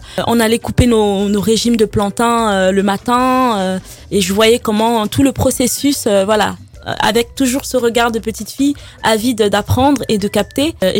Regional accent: Njombé, Littoral, Cameroon; born there; je suis née au Cameroun, à Njombé, dans un petit village. Donc voilà, j'ai été élevée par ma grand-mère qui m'a récupérée quand j'avais 18 mois.

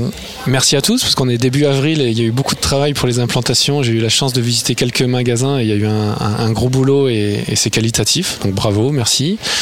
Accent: Brittany, France; en tant que breton

